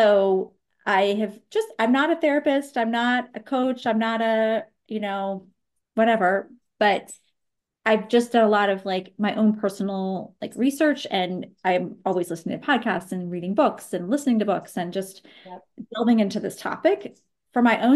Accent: Indiana, United States; also born or lived in Chicago; now in Baltimore, United States; But I live just outside of Baltimore, Maryland, as you said. And we did. I grew up in Indiana. I lived in Chicago, so Midwest girl at heart.

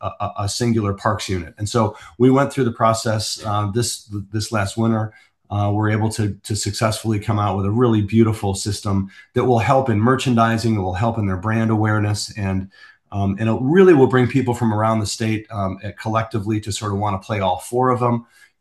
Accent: Madison, Wisconsin, United States; I grew up in Madison, a block away from the 17th tee at Odana.

